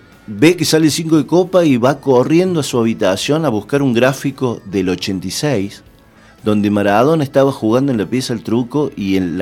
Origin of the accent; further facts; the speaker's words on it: Argentina; Porque somos jodidos los argentinos